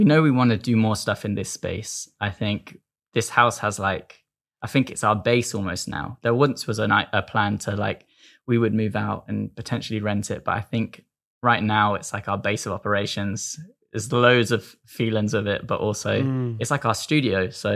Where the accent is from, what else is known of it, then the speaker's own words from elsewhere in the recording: South West England, United Kingdom; I'm from Devon